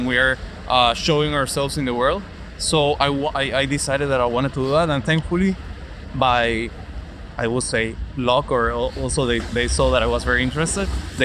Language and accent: English; Caracas, Capital District, Venezuela; English is a second language; I'm from Venezuela. I'm from Caracas. I was born there. And I live all my childhood over there.